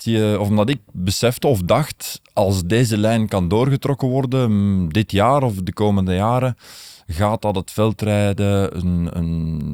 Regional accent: Breendonk, Antwerp, Belgium; ik ben van Breen ook afkomstig bij Moordgat.

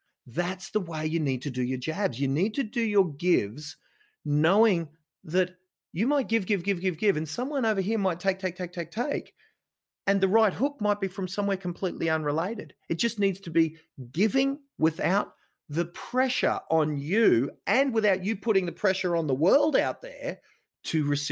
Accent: Ipswich, Queensland, Australia; now in Brisbane, Australia; I'm now in Brisbane, but I grew up in Ipswich and out a few suburbs west.

